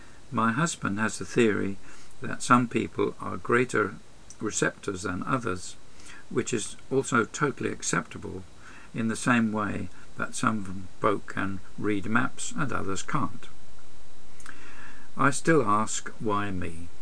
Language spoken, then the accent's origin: English; Chelmsford, East of England, United Kingdom; my hometown of Chelmsford in Essex was the last town where a witch was hung